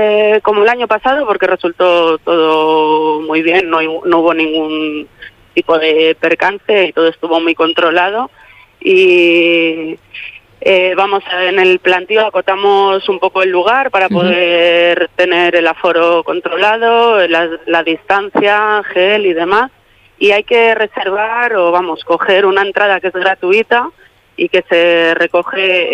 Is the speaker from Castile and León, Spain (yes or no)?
yes; Guardo, Castile and León, Spain; para poder llevar conciertos a mi tierra, que es la Montaña Palentina. Yo soy de Guardo.